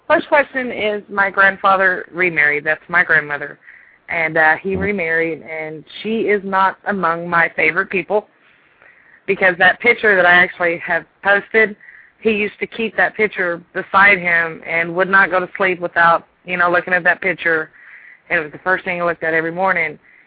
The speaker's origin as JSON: {"language": "English", "town": "College Station", "region": "Texas", "country": "United States", "tie": "born there", "accent": "Texas", "said": "I got born in Bryan College Station, so go Aggies."}